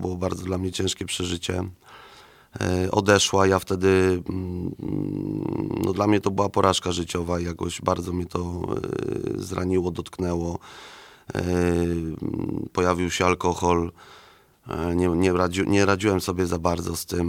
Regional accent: Warsaw, Masovian Voivodeship, Poland; Ja się w ogóle urodziłem tutaj w Warszawie, tutaj muszę powiedzieć na Żoliborzu, więc wychowałem się w blokach

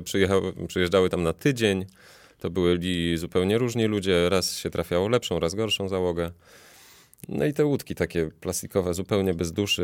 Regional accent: Warsaw, Masovian Voivodeship, Poland; jestem warszawiakiem.

